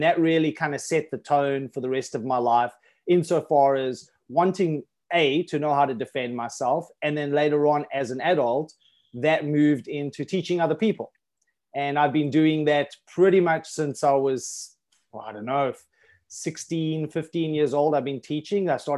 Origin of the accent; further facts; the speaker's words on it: South Africa; now in Isle of Man; I'm originally from South Africa, although presently I live on the Isle of Man, which is an island just off the coast of the United Kingdom. It's in the Irish Sea. I was brought up in government housing, so similar to the projects in the United States.